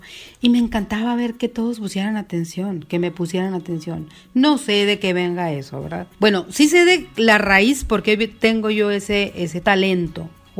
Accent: Santana, Sonora, Mexico; Ella vivimos un tiempo en Santana. Yo soy originaria, nací en Santana, Sonora.

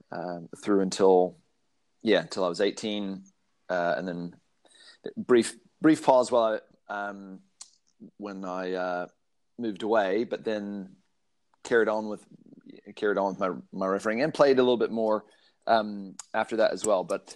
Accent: the South, United States; I grew up in the States and even in the South, where most kids are playing baseball or American football or basketball.

